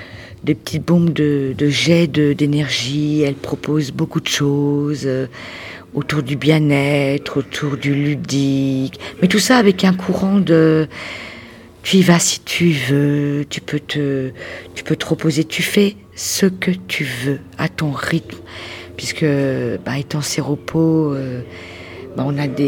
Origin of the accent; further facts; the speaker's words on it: Lyon, Auvergne-Rhône-Alpes, France; Moi, je viens de Lyon, donc j'ai fait un petit chemin pour venir dans cette maison de vie